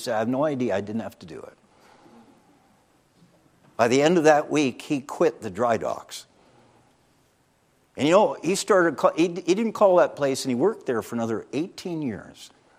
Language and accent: English; St. Catharines, Ontario, Canada; we're from Niagara Falls, St. Catharines, Ontario area there.